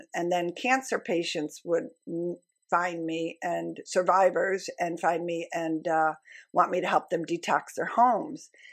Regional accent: Buffalo, New York, United States; My backstory is I'm born and raised in Buffalo, New York, I was born and raised in a family that was very into health foods.

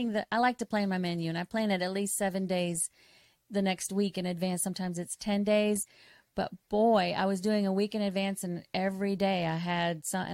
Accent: Michigan, United States; That's right, I did.

